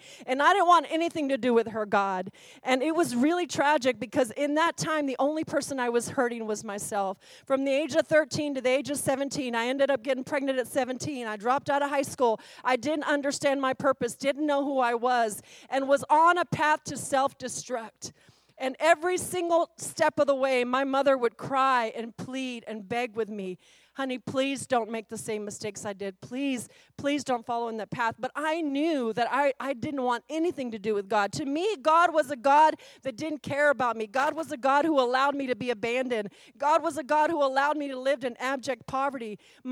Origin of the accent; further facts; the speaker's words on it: Austin, Texas, United States; So I grew up in Austin, Texas from the age 10 on, back when it was the hood and you couldn't even walk your dog in East Austin.